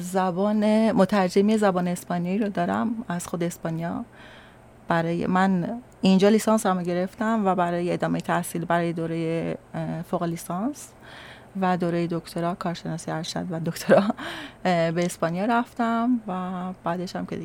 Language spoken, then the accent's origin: Persian; Tehran, Tehran Province, Iran; born there; من تهران هستم، دست زندگی میکنم و اونجا به دنیا اومدم